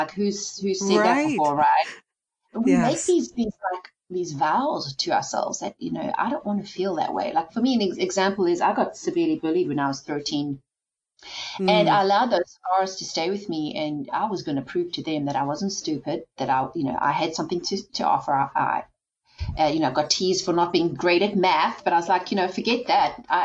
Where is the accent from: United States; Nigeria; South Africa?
South Africa; The way I grew up in South Africa was a bit different.